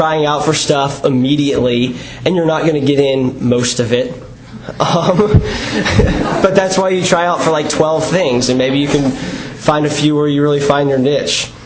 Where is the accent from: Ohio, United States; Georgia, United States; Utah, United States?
Georgia, United States; Atlanta; I'm from Atlanta, and since UVA isn't just the obvious choice from Atlanta, I get asked a lot why I came to UVA.